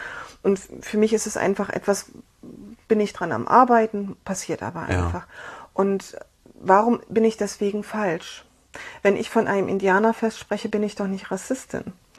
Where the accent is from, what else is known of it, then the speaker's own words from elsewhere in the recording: Saxony, Germany; ich meine, ich komme aus der Nähe von Radebeul, da ist alles